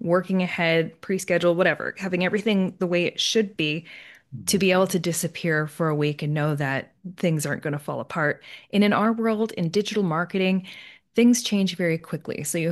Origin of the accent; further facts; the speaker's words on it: Canada; I'm kilometers because I'm Canadian.